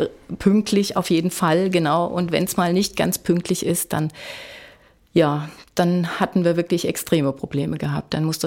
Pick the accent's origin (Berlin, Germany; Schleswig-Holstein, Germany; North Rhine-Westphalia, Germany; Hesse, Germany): Hesse, Germany; Offenbach; Ich komme aus Offenbach um die Ecke